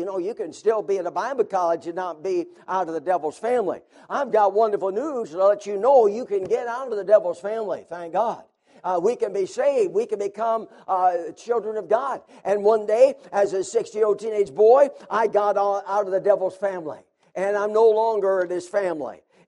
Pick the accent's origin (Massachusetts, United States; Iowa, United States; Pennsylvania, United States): Pennsylvania, United States; Meadville; born there; I was born in Meadville, Pennsylvania.